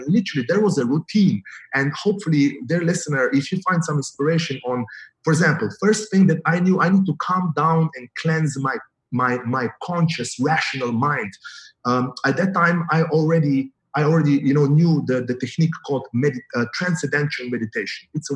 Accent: Slovenia; And if I may share, I come from Slovenia, Europe. It's a beautiful country. It's such a beautiful country.

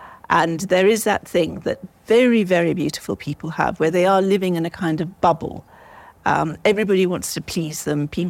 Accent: South Africa; born there; So I was born in South Africa, and my mother is South African, and again, from very kind of different backgrounds, Russian Jewish on one side, and Scottish colonialist on the other.

